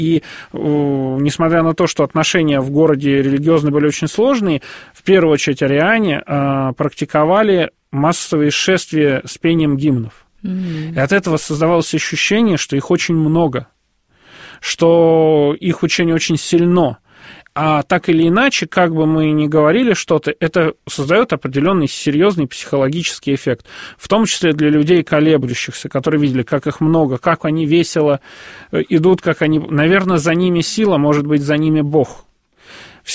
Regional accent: Moscow, Russia; Я просто, как любой москвич, живу вот в районе, где раньше храма не было.

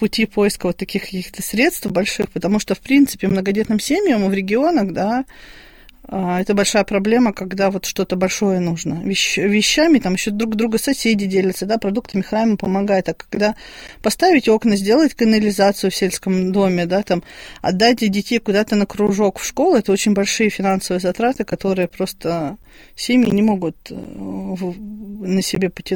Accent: Kozelsk, Kaluga Oblast, Russia; born there; Я родилась в Козельске.

